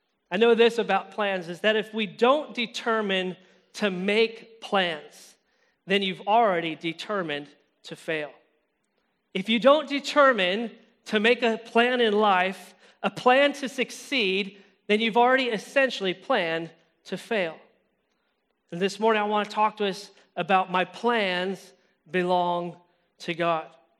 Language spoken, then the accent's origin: English; United States; And when I think of farmer, because I'm from the States, I think Southern.